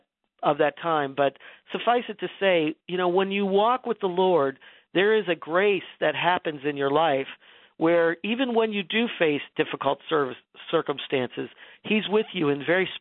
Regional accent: Erie, Pennsylvania, United States; because I grew up in Erie, Pennsylvania, only 2 hours away from there.

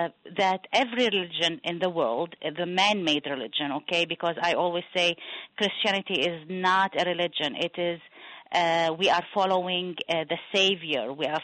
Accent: Lebanon; I am from Lebanon in the Middle East.

